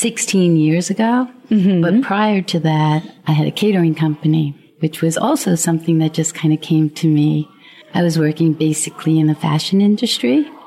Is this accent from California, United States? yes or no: no; New York, United States; I'm from New York.